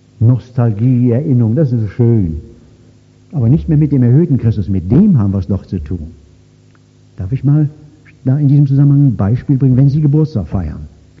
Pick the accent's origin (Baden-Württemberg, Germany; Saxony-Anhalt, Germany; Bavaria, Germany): Baden-Württemberg, Germany; ich komme ja nun jetzt aus dem Schworbeländle